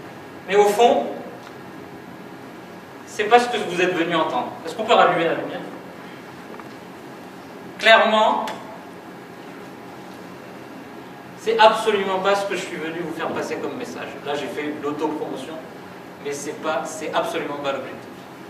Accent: Réunion, France; Qui suis-je ? Je viens de La Réunion.

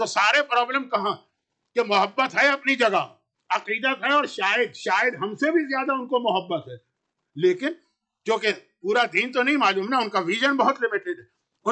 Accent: Lucknow, Uttar Pradesh, India; हमारे यहाँ यूपी या खास लखनऊ, मैं तो लखनऊ का पक्का पक्का लखनऊ पक्का पक्का

